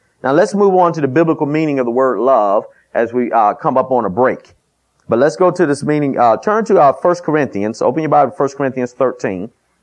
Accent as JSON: {"language": "English", "town": "Detroit", "region": "Michigan", "country": "United States", "said": "I'm from Detroit, so fur coats work in Detroit. It's cold up there."}